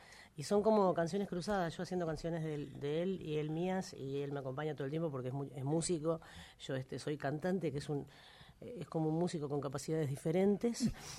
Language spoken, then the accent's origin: Spanish; Montevideo, Uruguay; yo soy de Montevideo. Son lugares pequeños pueblos donde es muy difícil asomar la cabeza y conocerse uno mismo y aceptarse